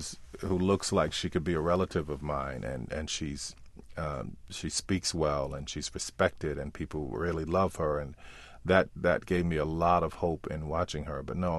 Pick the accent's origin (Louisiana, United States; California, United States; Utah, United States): Louisiana, United States; New Orleans; born there; And are surprised that I don't have the accent. I think that is a part of always knowing that even though I was born there